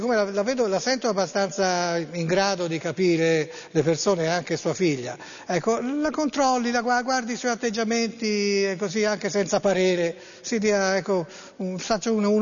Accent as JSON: {"language": "Italian", "town": "Florence", "region": "Tuscany", "country": "Italy", "said": "Io sono di Firenze"}